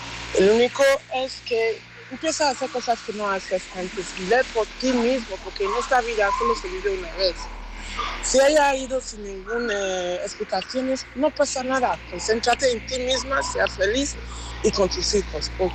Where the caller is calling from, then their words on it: Manchester, North West England, United Kingdom; de Manchester